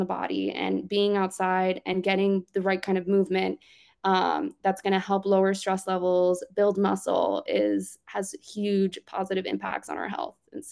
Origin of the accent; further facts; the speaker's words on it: Miami, Florida, United States; And also, you know, I grew up in Miami and I was the person that wanted to go hiking and biking and camping all the time.